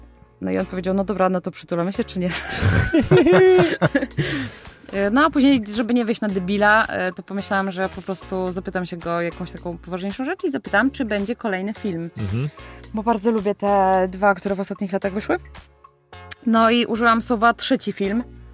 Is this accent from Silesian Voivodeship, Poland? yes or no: no; Wołomin, Masovian Voivodeship, Poland; Ja powiedziałam, że przyjechałam z Polski. Z Wołomina.